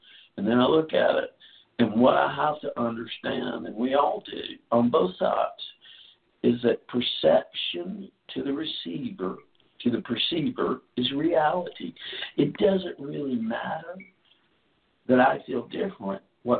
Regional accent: the South, United States; where I was assumed, because I was white and from the South, that I would listen to this guy talk his racist

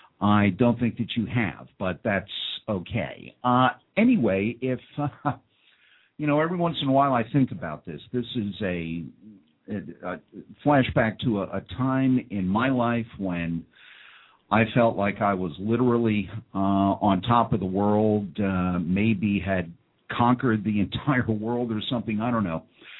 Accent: New York, United States; now in Delaware, United States; Even though I'm from New York originally and I now live in Delaware, I think Baltimore is wonderful.

